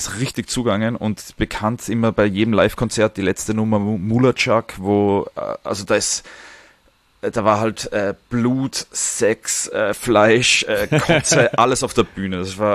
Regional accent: Salzburg, Austria; now in Vienna, Austria; Und dann kommst du nach Wien plötzlich, ich komme aus Salzburg

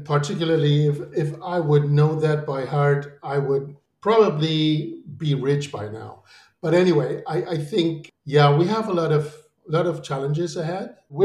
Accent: Spain; English is a second language; moved away as an adult; now in Germany; I came from Spain. I was living and studying there. So in a way, it was weird because I was German, or I am German by nationality

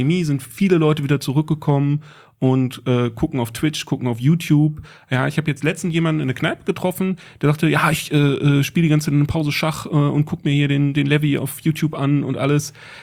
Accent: Dorsten, North Rhine-Westphalia, Germany; Also ich komme eigentlich aus Dorsten.

